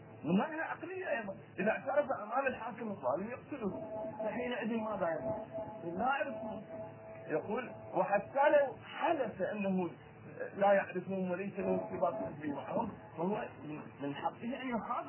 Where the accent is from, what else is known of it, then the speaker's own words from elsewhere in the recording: Iraq; بس كما عندنا في العراق